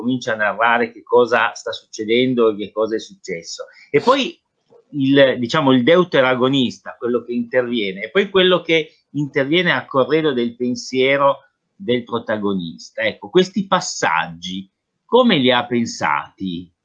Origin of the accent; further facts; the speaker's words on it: Tuscany, Italy; now in Turin, Italy; Io sono toscano di origine, insomma dei posti sarzanesi, lunigianesi e spezzini